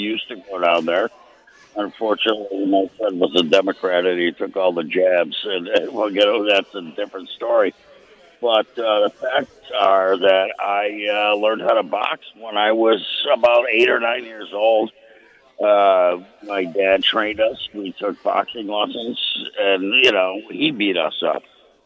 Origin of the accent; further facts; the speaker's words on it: Chicago, Illinois, United States; now in New Hampshire, United States; I grew up, yeah. I'm in New Hampshire now. I grew up in Chicago, north side.